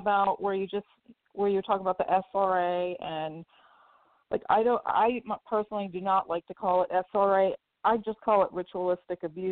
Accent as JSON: {"language": "English", "region": "Massachusetts", "country": "United States", "tie": "born or raised there", "said": "I grew up on Cape Cod, Massachusetts."}